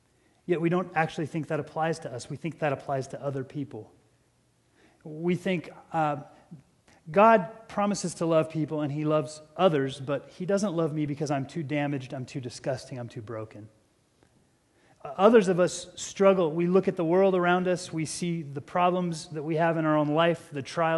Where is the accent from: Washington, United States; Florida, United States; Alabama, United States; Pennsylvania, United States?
Washington, United States; Seattle; And I grew up in Seattle. I grew up close to the water, and I love to fish.